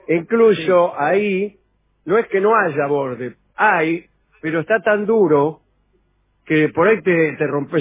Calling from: Barcelona, Catalonia, Spain; de Barcelona, mirá, gente de Barcelona.

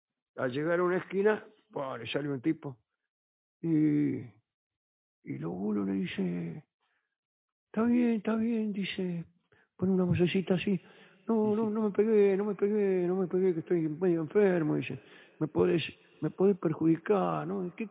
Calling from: Salto, Uruguay; de Salto, Uruguay.

